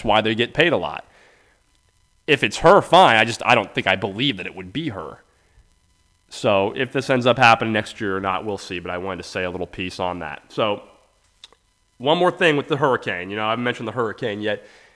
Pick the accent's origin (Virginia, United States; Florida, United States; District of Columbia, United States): Florida, United States; I say, oh, I'm from Florida, people always want to go, oh, hurricanes